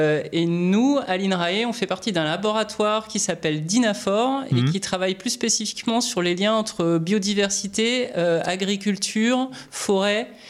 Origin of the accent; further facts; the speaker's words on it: Centre-Val de Loire, France; Alors moi, je suis originaire à côté d'Orléans.